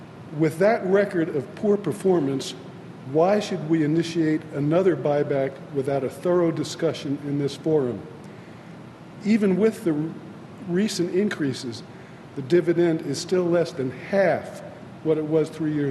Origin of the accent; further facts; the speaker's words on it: Williamstown, Massachusetts, United States; from Williamstown, Massachusetts.